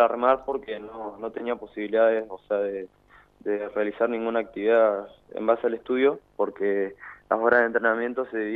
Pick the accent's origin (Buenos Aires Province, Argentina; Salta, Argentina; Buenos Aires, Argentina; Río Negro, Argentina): Río Negro, Argentina; pero de Río Negro en mi categoría soy yo solo.